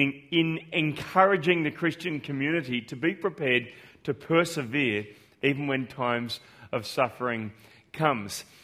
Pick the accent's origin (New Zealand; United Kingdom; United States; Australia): Australia; as an Australian, in the Australian context